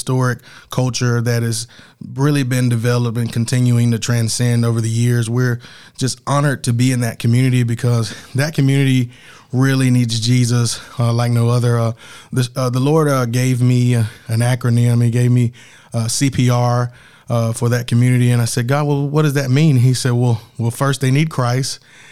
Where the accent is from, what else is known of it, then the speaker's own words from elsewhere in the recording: Birmingham, Alabama, United States; So growing up in the City of Birmingham, actually in the community of Eastlake where I was born and raised